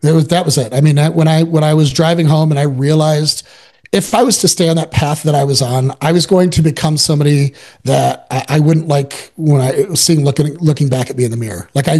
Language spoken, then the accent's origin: English; Detroit, Michigan, United States; I grew up in Detroit. We didn't have by no means were we wealthy.